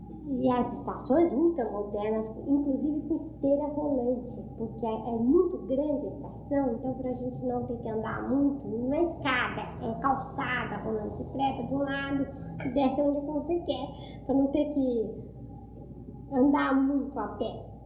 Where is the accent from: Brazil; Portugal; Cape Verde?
Brazil; Nós, como bons brasileiros, acostumados com as lojas